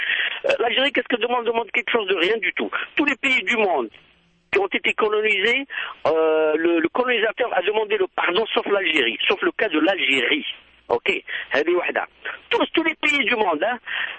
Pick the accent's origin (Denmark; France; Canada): Canada; C'est une question que je pose tout simplement, en tant que Canadien.